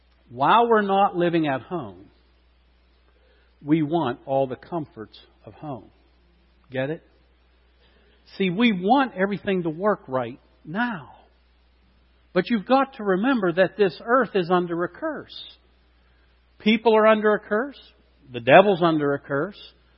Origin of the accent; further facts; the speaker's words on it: Slippery Rock, Pennsylvania, United States; I'm not from Florida. I'm from Slippery Rock. Okay, if I go home, I go to Slippery Rock.